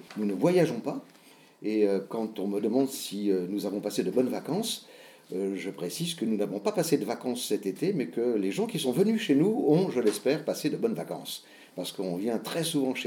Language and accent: French; Paris, Île-de-France, France; born there; now in Périgord, France; Moi, je suis né à Paris, donc j'ai habité Paris. Et puis nous nous sommes mariés et nous avons habité très longtemps Paris et la région parisienne jusqu'en 1990. Et désormais, nous habitons le Périgord.